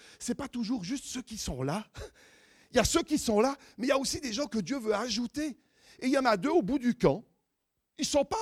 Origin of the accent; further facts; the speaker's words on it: Switzerland; écoutez, je suis suisse. Si vous ne comprenez pas ma langue, bougez la main, ok?